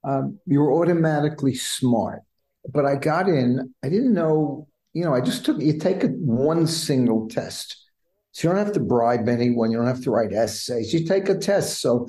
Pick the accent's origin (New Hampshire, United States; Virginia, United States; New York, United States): New York, United States; Bronx; I grew up in the Bronx, New York.